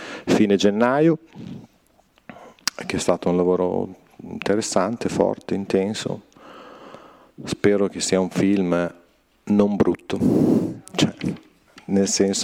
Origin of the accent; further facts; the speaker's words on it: Brazil; vengo dal Brasile dove questa cosa è evidente in un modo totale